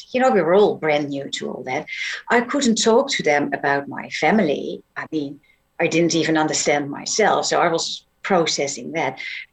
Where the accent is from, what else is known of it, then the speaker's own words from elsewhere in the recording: Netherlands; Yeah, I grew up in the Netherlands.